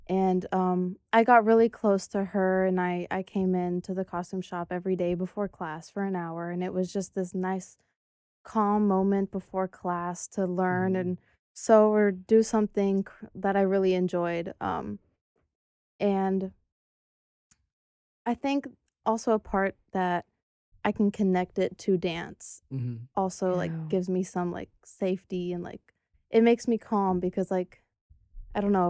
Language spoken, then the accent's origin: English; Memphis, Tennessee, United States; I'm from Memphis. I'm a dancer.